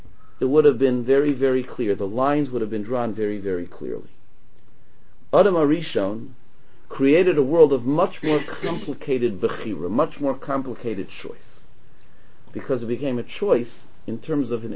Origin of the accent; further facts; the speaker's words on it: Montreal, Quebec, Canada; when I was growing up in Montreal, in Mont Wine